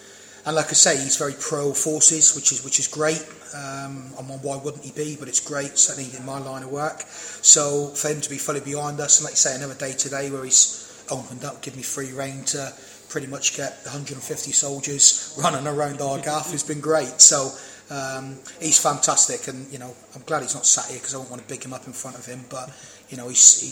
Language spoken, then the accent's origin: English; Plymouth, South West England, United Kingdom; I'm from Plymouth, which is a huge military town.